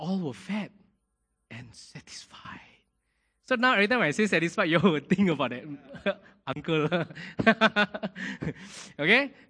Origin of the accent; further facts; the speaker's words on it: Ipoh, Perak, Malaysia; English is a second language; I come from Ipoh, right? And I stay in a place where it's Gunung Rapat, you know, it's a small little village, Chinese village.